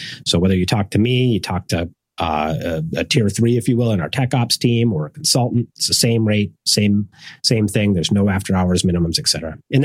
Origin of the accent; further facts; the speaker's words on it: Minnesota, United States; moved away as an adult; now in California, United States; I grew up in Minnesota, so I moved to California when I was about 22 through an acquisition of a startup I was working at.